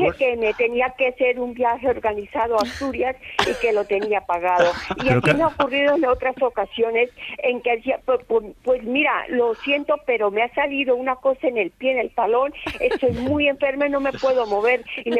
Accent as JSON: {"language": "Spanish", "region": "Bogotá", "country": "Colombia", "tie": "born there", "said": "Yo nací en Bogotá, mi familia es colombiana, pero vive en Norteamérica."}